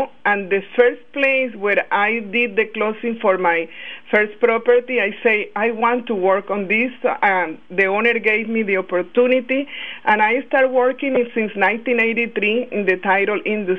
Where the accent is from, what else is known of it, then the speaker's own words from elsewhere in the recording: Barranquilla, Atlántico, Colombia; I am from Barranquilla, Colombia.